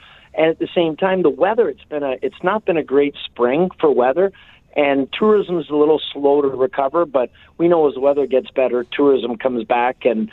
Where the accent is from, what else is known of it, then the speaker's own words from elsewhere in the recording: Canada; we're proud that we're Canadian.